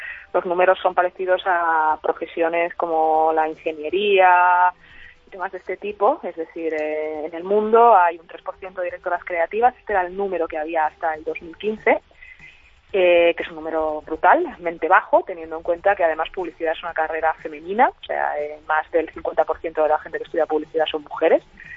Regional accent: Spain; También es cierto que como españoles, españolas, siempre nos parecen muy complicadas estas cosas

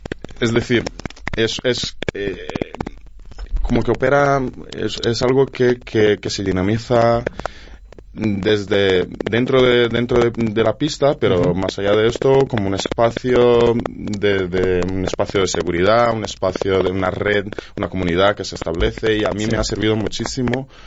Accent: Brazil; Spanish is a second language; now in Madrid, Spain; justo después de llegar a Madrid. Yo soy brasileño y, uh-huh, después de mudarme

